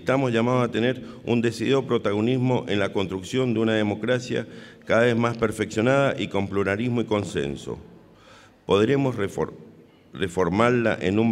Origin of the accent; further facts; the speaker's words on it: Mendoza, Argentina; También es un honor, como mendocino